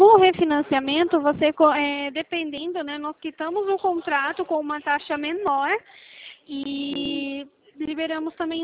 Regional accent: São Paulo, Brazil; eu sou de São Paulo

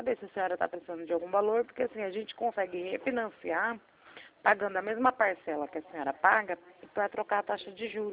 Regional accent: Marília, São Paulo, Brazil; Eu sou de Marília.

